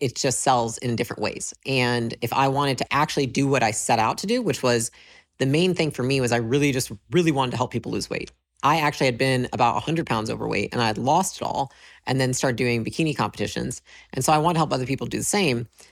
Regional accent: Michigan, United States; moved away as an adult; I grew up in Michigan, moved to California when I was about 20, and then pursued a career in fitness.

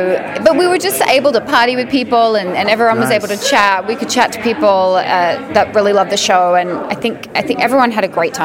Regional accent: Australia; It's my first time in Baltimore, so I'm Australian.

